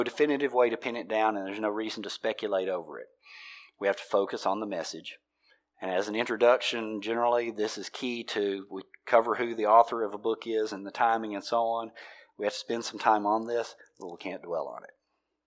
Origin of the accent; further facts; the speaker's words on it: the South, United States; We're from the South. How do we speak?